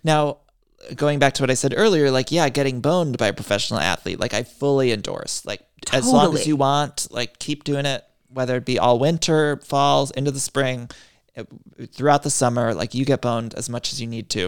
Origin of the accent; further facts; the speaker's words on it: Ohio, United States; He's from Northeast Ohio, too. So I'm from Northeast Ohio.